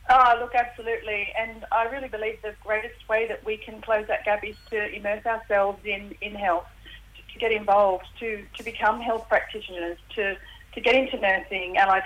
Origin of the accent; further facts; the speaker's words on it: Wagga Wagga, New South Wales, Australia; now in Sydney, Australia; So I'm a Wiradjuri woman. I was born and bred in Wagga Wagga in southwest New South Wales. But at the moment, I'm sort of based in Sydney and have been for about the last 20 years.